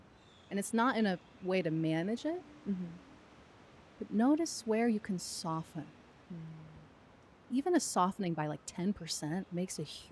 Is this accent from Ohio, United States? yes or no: yes; Ohio, United States; Like I grew up right around Oak Openings. And so I was always surrounded by it, but I never had that like awe moment, right?